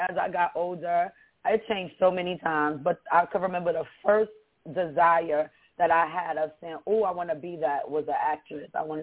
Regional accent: Bronx, New York, United States; I grew up in Bronx, New York City. I was born and raised in New York. And growing up, you know, it was a life of poverty.

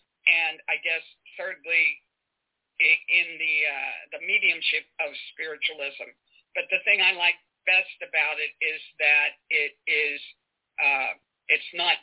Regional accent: Pittsburgh, Pennsylvania, United States; I'm from Pittsburgh. Karen's church is in Newcastle, which is about an hour away.

